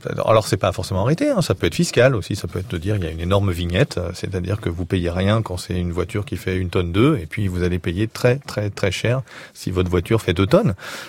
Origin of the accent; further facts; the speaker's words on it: France; la France parce que je suis français